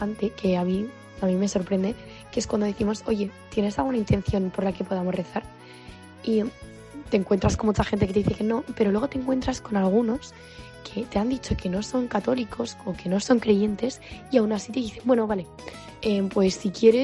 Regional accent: Barcelona, Catalonia, Spain; tengo 19 años y vengo de Barcelona.

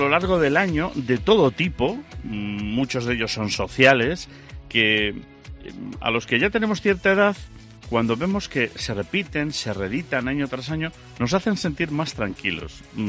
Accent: Zamora, Castile and León, Spain; tú llevas 5 años más en Morales de los que yo llevo en Zamora. Y yo soy integrista zamorano

